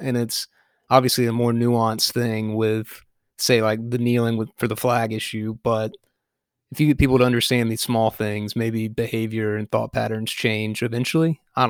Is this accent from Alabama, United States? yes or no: yes; Tuscaloosa, Alabama, United States; And I grew up in Tuscaloosa, and definitely some racism and some problems in that town.